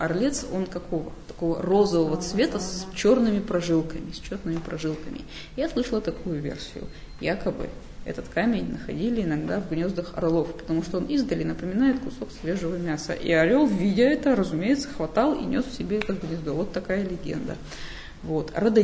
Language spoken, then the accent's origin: Russian; Nizhny Tagil, Sverdlovsk Oblast, Russia; Вот я сама родом из Нижнего Тагила, знаю по своему опыту.